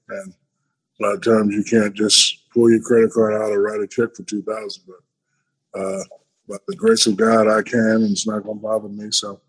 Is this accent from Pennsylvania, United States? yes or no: no; Newark, New Jersey, United States; I grew up in Newark, New Jersey.